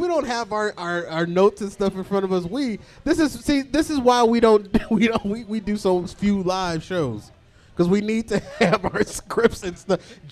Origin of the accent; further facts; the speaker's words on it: Phoenix, Arizona, United States; I was born and raised right here in Phoenix, Arizona.